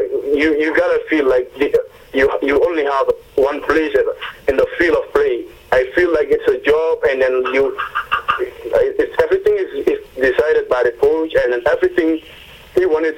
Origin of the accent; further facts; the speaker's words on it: Gambia; because I'm being from Gambia and then come up around with a team Toronto FC, being with huge big players.